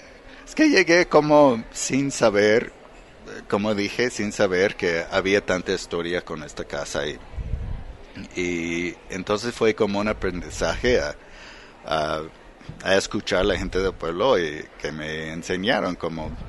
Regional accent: Texas, United States; now in Oaxaca, Mexico; Sí, soy de Texas.

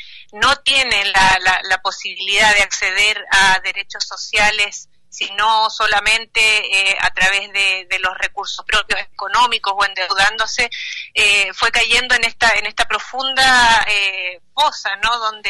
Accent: Chile; que no somos solo chilenos y chilenas

